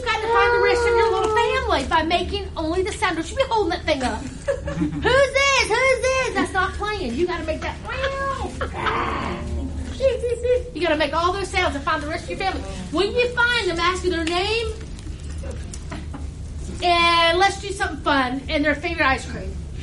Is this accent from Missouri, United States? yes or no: no; North Carolina, United States; Anyway, I'm from North Carolina, and I lead a couple of ministries.